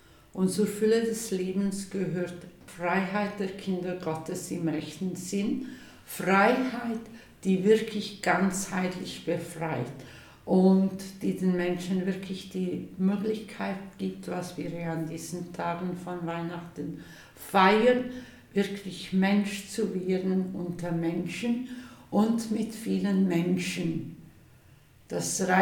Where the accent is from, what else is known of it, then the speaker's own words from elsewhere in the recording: Samnaun, Graubünden, Switzerland; now in Papua New Guinea; Ich liebe meine Heimat, das Samnauntal.